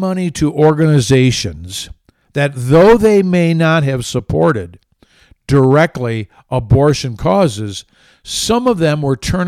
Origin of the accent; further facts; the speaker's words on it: Grand Rapids, Michigan, United States; So it's where I was born. I was born in Grand Rapids. So it's sort of my hometown in that sense.